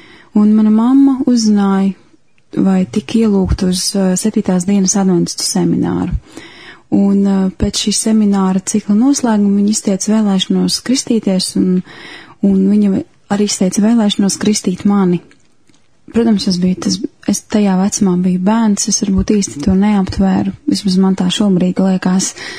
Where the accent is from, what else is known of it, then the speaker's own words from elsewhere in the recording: Jēkabpils, Jēkabpils Municipality, Latvia; born there; Esmu dzimusi Jēkabpilī, bet pēdējos gadus diezgan aktīvi darbojos Rīgā, Rīgas draudzē.